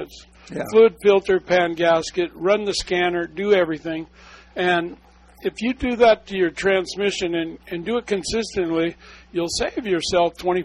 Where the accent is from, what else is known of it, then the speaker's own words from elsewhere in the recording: Washington, United States; When I moved here, I'm from Washington State.